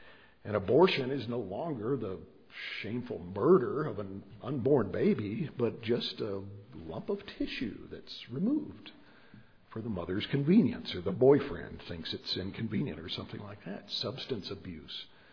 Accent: Alabama, United States; I grew up in Alabama. The schools there totally ignored those.

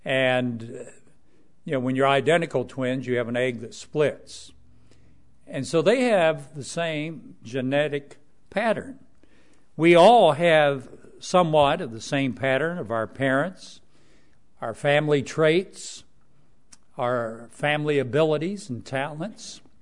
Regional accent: Tennessee, United States; I grew up in East Tennessee. She grew up in the city. I grew up on the farm.

